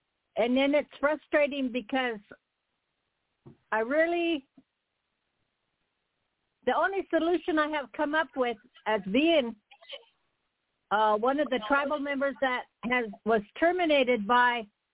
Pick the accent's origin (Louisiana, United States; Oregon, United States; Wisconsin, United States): Oregon, United States; I'm from Oregon.